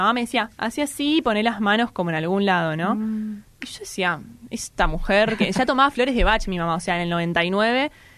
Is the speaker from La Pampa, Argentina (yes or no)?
no; Buenos Aires, Argentina; A los 17 años me hago vegetariana, yo soy de Mataderos.